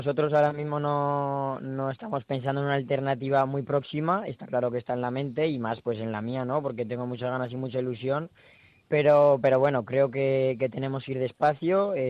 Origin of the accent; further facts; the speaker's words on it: Biota, Aragon, Spain; Biota, mi pueblo es Biota.